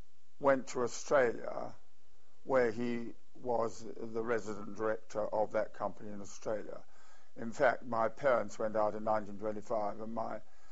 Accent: Luton, East of England, United Kingdom; born there; I was born in Luton, in Bedfordshire.

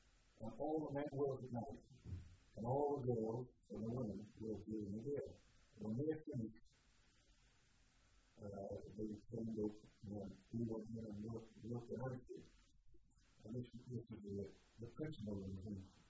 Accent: London, United Kingdom; born there; same place that I was born in London

